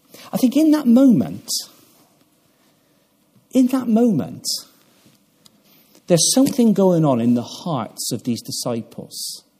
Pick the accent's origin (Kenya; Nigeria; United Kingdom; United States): United Kingdom; England; Now, this as an Englishman, this is all new to me.